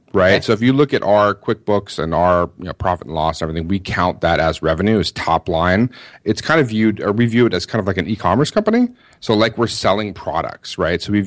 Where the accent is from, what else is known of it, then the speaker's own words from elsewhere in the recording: United States; I said, no, I'm an American. I'm living abroad. But, I am an American.